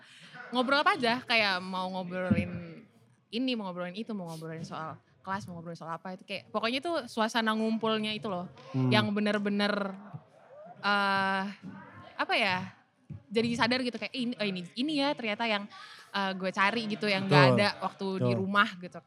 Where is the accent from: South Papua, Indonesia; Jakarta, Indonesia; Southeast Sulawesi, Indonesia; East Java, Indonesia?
Jakarta, Indonesia; Orang Jakarta kebetulan.